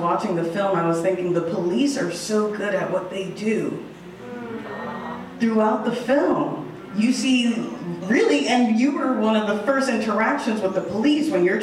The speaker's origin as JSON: {"language": "English", "region": "New York", "country": "United States", "said": "I'm from New York as well."}